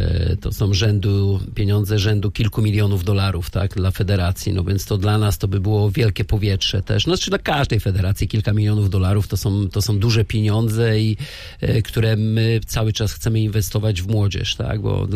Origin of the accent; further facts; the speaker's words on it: Zielona Góra, Lubusz Voivodeship, Poland; że z krwi i kości zielonogórzanin i kocham to miasto